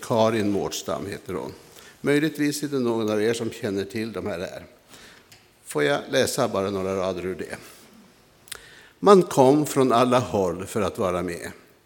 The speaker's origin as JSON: {"language": "Swedish", "region": "Nordland", "country": "Norway", "tie": "born or raised there", "moved": "as an adult", "lives_now": "Sweden", "said": "Själv är jag uppväxt i Lofoten. Men kom till Sverige som 20-åring ungefär."}